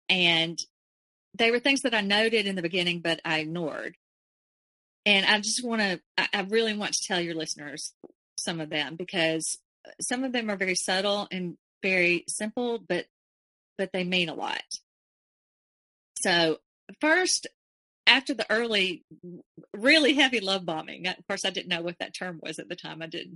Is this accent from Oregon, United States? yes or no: no; Alabama, United States; I was from Alabama. He was from Germany.